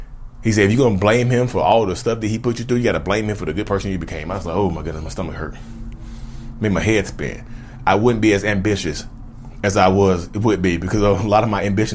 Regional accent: Reidsville, North Carolina, United States; People know my name over here in North Carolina. I'm from Reedsville, North Carolina.

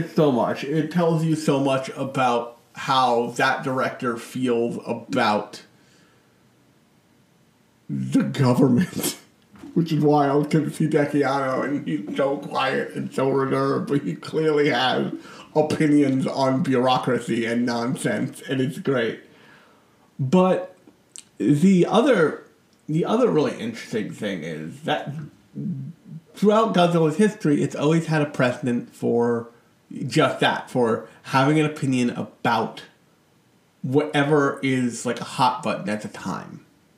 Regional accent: United States; in my home country, America, there's a pretty staunch and empowered right-wing political thing in Japan

